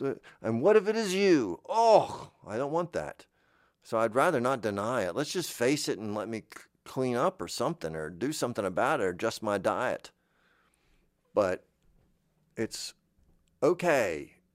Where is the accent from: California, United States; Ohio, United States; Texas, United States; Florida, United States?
Florida, United States; I grew up in Florida.